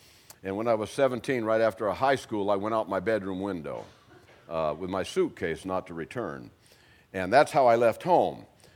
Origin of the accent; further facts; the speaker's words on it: Hawaii, United States; now in Bastrop, United States; And then when I was eight, my folks moved to Hawaii. And so I was raised in Hawaii on Oahu.